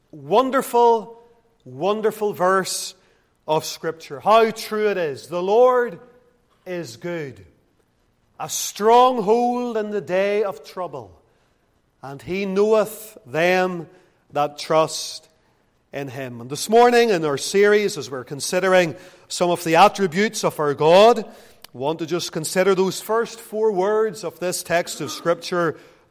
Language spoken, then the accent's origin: English; Lisburn, Northern Ireland, United Kingdom; Most of you know that I grew up in Lisburn